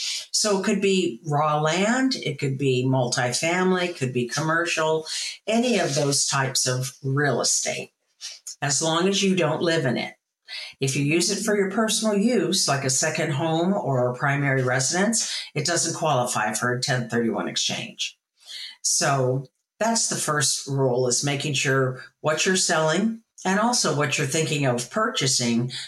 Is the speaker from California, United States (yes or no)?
yes; California, United States; moved away as an adult; now in Florida, United States; Well, I'm from the West Coast, way West Coast, being California.